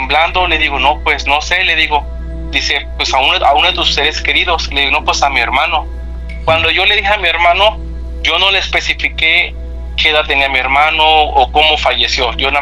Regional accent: Chiapas, Mexico; now in Omaha, United States; estamos aquí en Omaha, Nebraska, Estados Unidos, y soy del estado de Chiapas

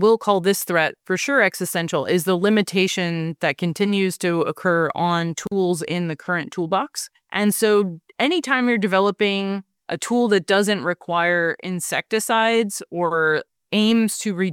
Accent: United States; I think this is, for me, just maybe one of my core values as an American.

